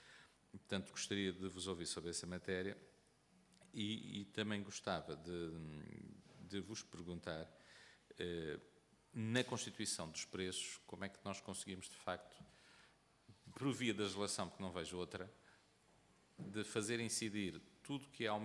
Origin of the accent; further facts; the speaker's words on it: Centro, Portugal; enquanto beirão não me apetecia nada comer maçã espanhola em vez de comer da minha